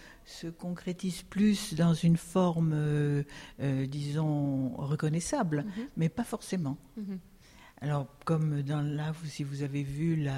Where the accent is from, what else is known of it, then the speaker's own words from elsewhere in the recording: Morocco; Ah oui, je suis née au Maroc et j'ai vécu 20 ans au Maroc.